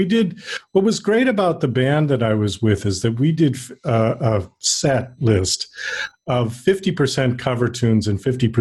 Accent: Boston, Massachusetts, United States; then I had to go home back to Boston. I'm originally from Boston

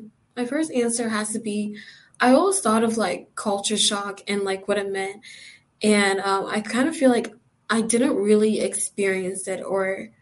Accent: Nigeria; now in United States; And I think I'm just, like, now, like, I'm just American as I am Nigerian. Like, I just assimilated myself into the culture.

